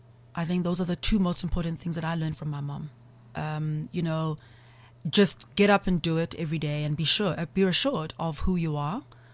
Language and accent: English; Umlazi, KwaZulu-Natal, South Africa; Growing up in Mlazi, I speak Zulu fluently, and Tsonga and Zulu are both Nguni-based languages.